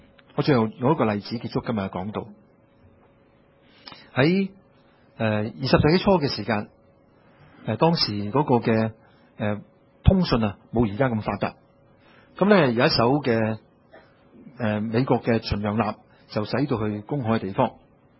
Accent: Hong Kong; 用我们香港人留下一个说话

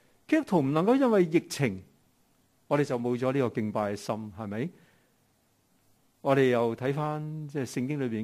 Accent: Hong Kong; 我哋香港人

